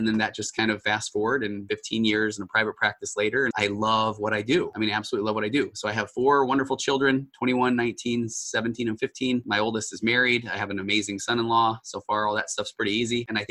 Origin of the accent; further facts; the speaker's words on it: Utah, United States; moved away as an adult; now in California, United States; And I got my undergraduate degree at the University of Utah. So I grew up in Utah. And then we headed out west to California. I actually came out here.